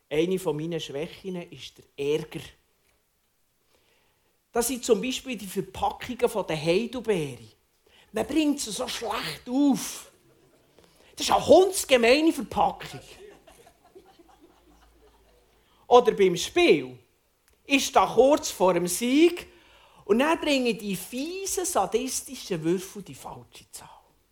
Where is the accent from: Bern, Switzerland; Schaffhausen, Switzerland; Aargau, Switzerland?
Bern, Switzerland; accent: Bernese German; dass ich als waschechter Berner doch meine Wurzeln auch noch ein bisschen im Zürich-Oberland habe. Mindestens ein bisschen. Und meinen Dialekt kennt ihr ja von der Selina schon ein bisschen.